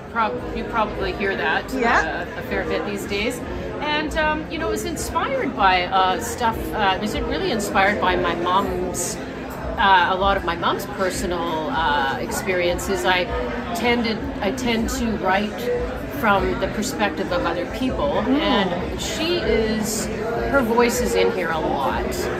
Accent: Vancouver, British Columbia, Canada; Yeah, so I grew up in East Van, went to Windermere High School. Yeah, so just off between Rupert, so I grew up around Rupert and 22nd area.

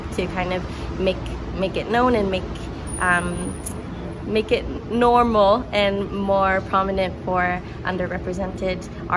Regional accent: Vancouver, British Columbia, Canada; I grew up in Vancouver

